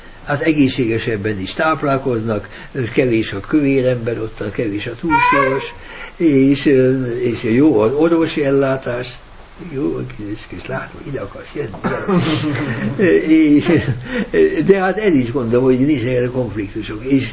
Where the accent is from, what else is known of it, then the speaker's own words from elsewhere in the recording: Hungary; now in Japan; ez nem azt jelenti, hogy a magyar szívemet feladtam, ez nem is követeti meg tőle a japánok.